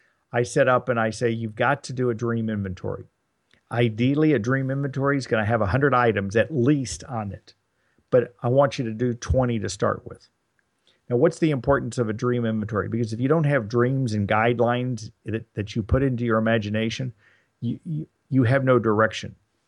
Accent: Dallas, Texas, United States; Dallas has always been my home. I've been born and raised in Dallas. So Dallas has always been home. Family's always been here.

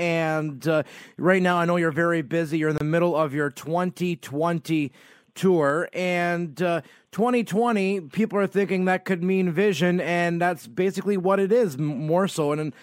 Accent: Niagara Falls, Ontario, Canada; because we're from Niagara Falls here, that I can come to Toronto to see you

